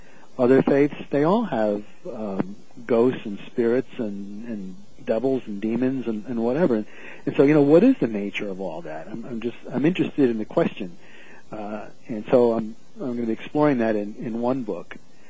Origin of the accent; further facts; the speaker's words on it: Connecticut, United States; now in Cincinnati, United States; I grew up in Connecticut, lived there for many years.